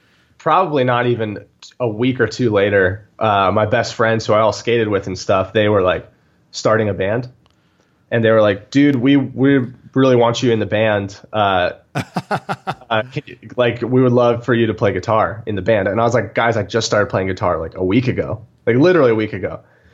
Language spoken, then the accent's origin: English; Atlanta, Georgia, United States; Pretty normal. It's like we lived in the suburbs, and I had like a good group of friends who they're still like my best friends right now.